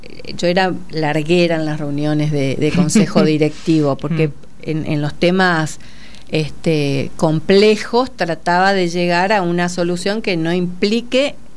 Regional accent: Chaco, Argentina; now in Buenos Aires, Argentina; Hay gente, yo vengo del Chaco, otros vienen de Santa Fe, otros de Córdoba

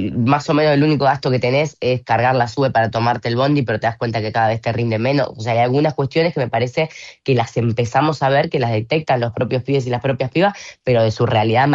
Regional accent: Florencio Varela, Buenos Aires Province, Argentina; yo soy de Florencio Varela y milito en mi territorio

